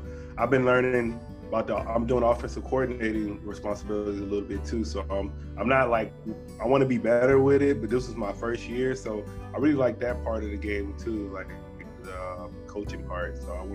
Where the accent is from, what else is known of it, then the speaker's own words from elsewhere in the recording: Mississippi, United States; Okay, I'm originally from Mississippi. I joined the Marines in like 2000, got out 2004, but okay. I've been to Southern California since.